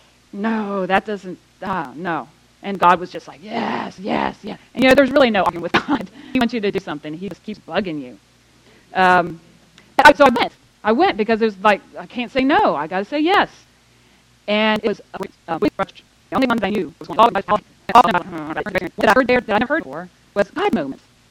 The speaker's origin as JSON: {"language": "English", "town": "Titusville", "region": "Florida", "country": "United States", "said": "I'm from Titusville, Florida, a couple hours down the road, but I have some connections to Jacksonville."}